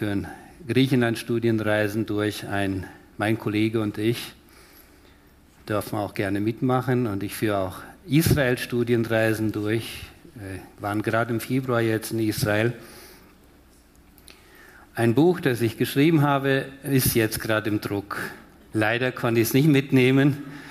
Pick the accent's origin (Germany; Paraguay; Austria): Paraguay; Chaco; now in Switzerland; Aufgewachsen sehr weit weg von hier, im Busch vom Chaco Paraguays in Südamerika, hinter den Kühen und auf dem Baumwollfeld.